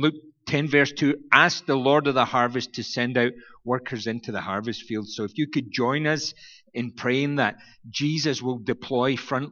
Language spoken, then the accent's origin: English; Scotland, United Kingdom; I'm Scottish. I won't be spending any money.